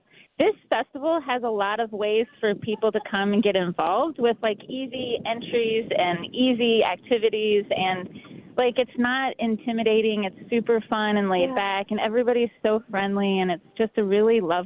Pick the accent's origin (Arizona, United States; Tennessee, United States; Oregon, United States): Oregon, United States; Roseburg; it's not my first time at this festival because I grew up here in Roseburg.